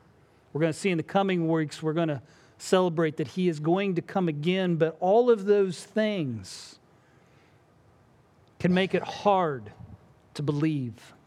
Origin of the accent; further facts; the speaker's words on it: Indiana, United States; I grew up in Indiana, way far away in the Midwest.